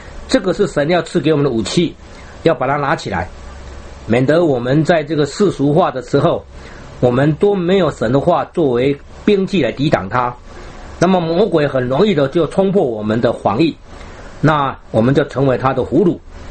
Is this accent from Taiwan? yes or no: yes; Taiwan; 我们台湾话叫做无大无水